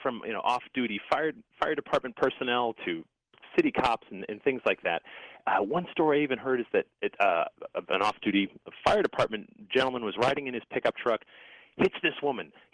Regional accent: Connecticut, United States; So I grew up in Connecticut, and this little small town

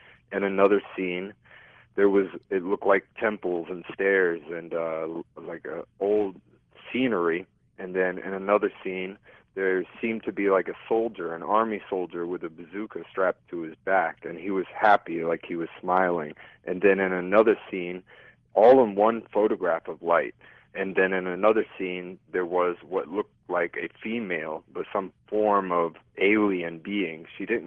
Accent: Florida, United States; also born or lived in Long Island, New York; I'm a painter from Long Island, New York. I grew up on a farm in Florida on an orange grove, and years ago I decided to go to the big city, and I went to New York

